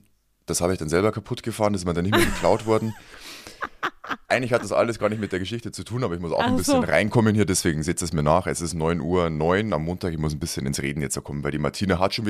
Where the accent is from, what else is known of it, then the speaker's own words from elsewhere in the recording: Landshut, Bavaria, Germany; Wenn ich jetzt daheim bin, also in meiner Heimat